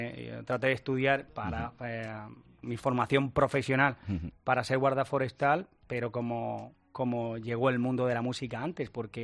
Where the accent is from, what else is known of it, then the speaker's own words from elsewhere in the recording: Almería, Andalusia, Spain; Digo, yo soy de Almería.